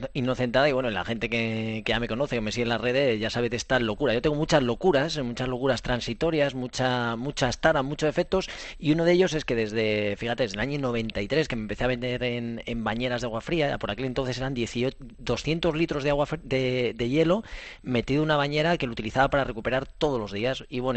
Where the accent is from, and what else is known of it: Spain